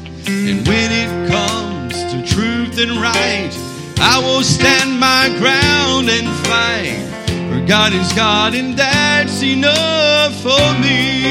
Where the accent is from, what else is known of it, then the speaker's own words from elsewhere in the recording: Lumberton, North Carolina, United States; I'm from Lumberton, North Carolina, and I sing whatever these guys leave for me to sing.